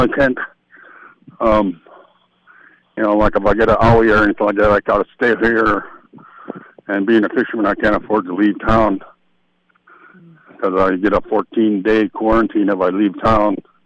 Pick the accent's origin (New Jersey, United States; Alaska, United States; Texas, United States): Alaska, United States; Hoonah; from Hoonah, and … from Glacier Bay.